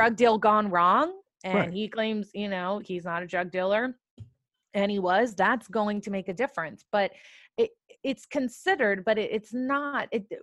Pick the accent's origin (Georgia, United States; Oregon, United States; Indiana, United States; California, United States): California, United States; maybe it's just because I'm from California, guys